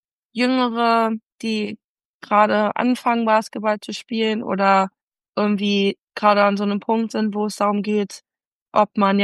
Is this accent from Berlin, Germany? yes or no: yes; Berlin, Germany; weil ich als Berlinerin muss natürlich irgendwas aus Berlin drin haben.